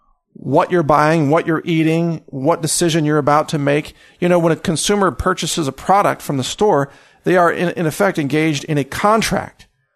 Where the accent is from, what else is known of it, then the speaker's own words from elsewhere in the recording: Texas, United States; And I say this as a Texan.